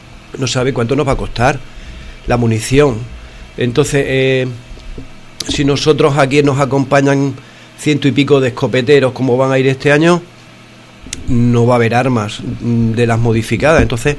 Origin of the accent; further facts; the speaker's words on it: Torrejoncillo, Extremadura, Spain; yo me siento muy orgulloso por donde voy a decir que yo soy de Torrejoncillo. Pues ya te digo, yo tuve la mala suerte de no nacer en Torrejoncillo. Es solo lo que me quedaba y, por lo tanto, no he nacido aquí, pero a pringón como el que más.